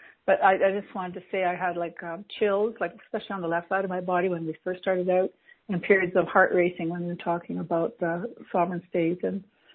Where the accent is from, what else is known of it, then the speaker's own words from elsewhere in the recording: Canada; Yes, I'm from Canada.